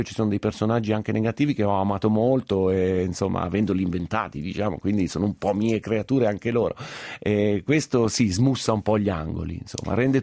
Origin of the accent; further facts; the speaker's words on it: Milan, Lombardy, Italy; Io sono milanese, quindi lo dico senza particolari enfasi o senza vantarmi